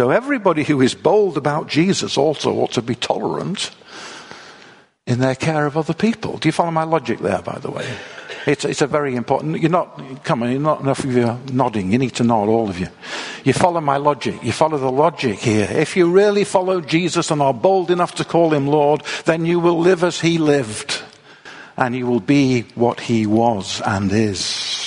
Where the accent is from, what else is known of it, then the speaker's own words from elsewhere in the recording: Manchester, North West England, United Kingdom; You know, when I was a boy, I grew up in Manchester, and it's nice to come to Bangor, because when we were in Manchester, we often came out to Wales.